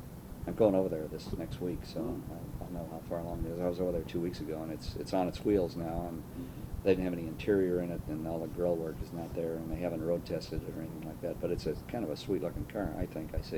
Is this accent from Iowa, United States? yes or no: no; California, United States; I detest winter with a passion, not because I'm from California, but I just don't like cold weather.